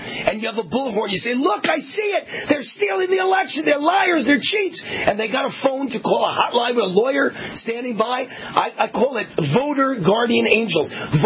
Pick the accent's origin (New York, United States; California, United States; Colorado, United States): New York, United States; I grew up in New York.